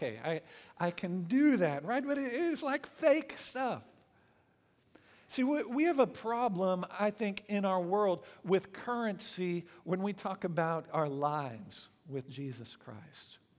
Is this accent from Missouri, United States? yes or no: no; Texas, United States; We're from Texas.